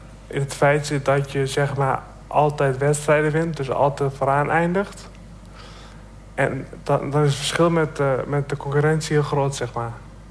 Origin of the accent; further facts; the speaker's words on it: Doetinchem, Gelderland, Netherlands; born there; Ik ben geboren in Doetinchem, ja.